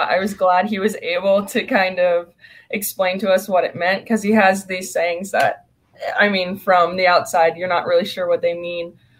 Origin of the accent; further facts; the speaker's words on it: California, United States; I'm from California, but okay.